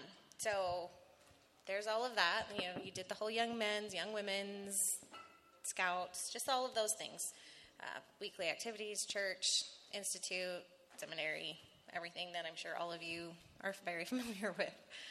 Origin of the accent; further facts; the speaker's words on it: Safford, Arizona, United States; also born or lived in Thatcher; I was born and raised Mormon. yay. I was born in Safford, Arizona, small little town. So raised Safford, Thatcher, southern Arizona.